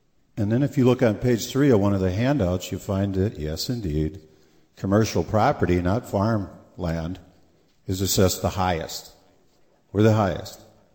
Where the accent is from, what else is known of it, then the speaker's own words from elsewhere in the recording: Lewiston, Minnesota, United States; I'm from Winona County. I have a business in Lewiston.